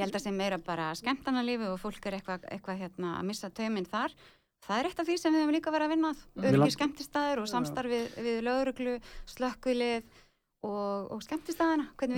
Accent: Akureyri, Northeastern Region, Iceland; ég er alveg upp á Akureyri og hérna, var hérna sem úlingur í menntaskólanum

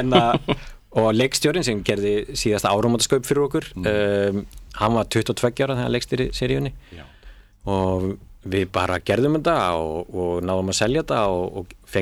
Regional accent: Akureyri, Northeastern Region, Iceland; því að ég kem frá Akureyri

